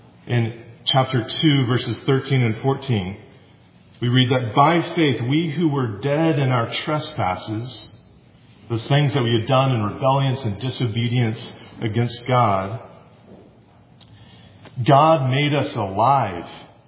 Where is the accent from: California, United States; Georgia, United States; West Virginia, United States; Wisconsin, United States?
Georgia, United States; Decatur; I grew up in Decatur, Georgia, and we have a lot of dogwoods.